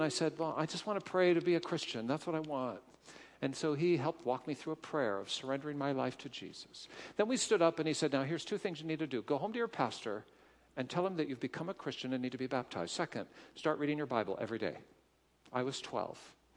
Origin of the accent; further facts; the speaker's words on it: Seattle, Washington, United States; now in Indiana, United States; I'm a Seattle guy. I grew up in Seattle, and my job has called me to live in a cornfield.